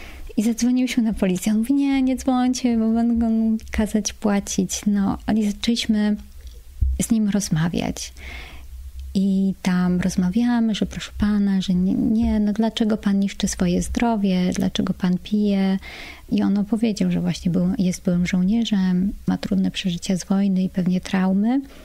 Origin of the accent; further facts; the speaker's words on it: Warsaw, Masovian Voivodeship, Poland; I jestem z Warszawy